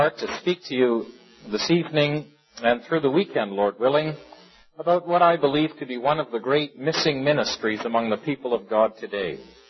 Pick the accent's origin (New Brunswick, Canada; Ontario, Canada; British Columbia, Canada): Ontario, Canada; St. Catharines; I come from St. Catharines, Ontario. That's about 12 miles from Niagara Falls.